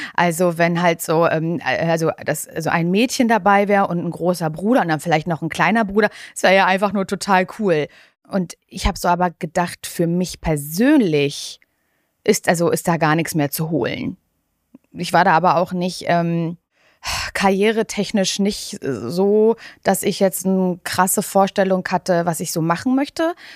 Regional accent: Mecklenburg-Vorpommern, Germany; ich komme ja aus Ostdeutschland, aus Mecklenburg-Vorpommern ursprünglich

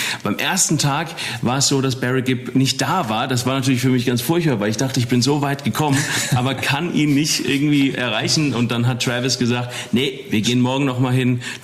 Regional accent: Eppstein, Hesse, Germany; now in Los Angeles, United States; Ja, von Wiesbaden oder von Eppstein. Ich komme ursprünglich aus Eppstein.

